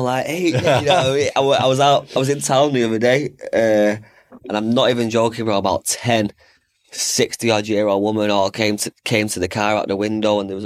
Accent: Northern England, United Kingdom; accent: northern English; From my dirty northern accent.

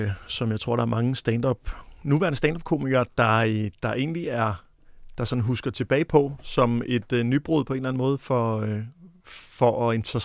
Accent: Næstved, Zealand, Denmark; Jeg er jo født og opvokset i Næstved, så det var meget naturligt at tage i Næstvedhallen og se noget underholdning.

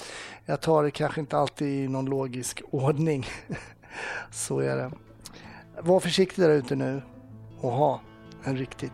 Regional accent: Stockholm, Stockholm County, Sweden; born or raised there

